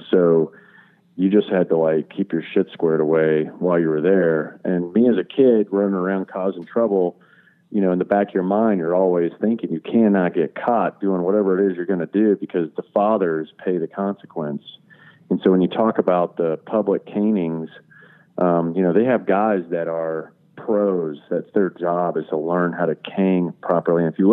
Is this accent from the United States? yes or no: no; Abqaiq, Eastern Province, Saudi Arabia; well, I grew up in Abqaiq.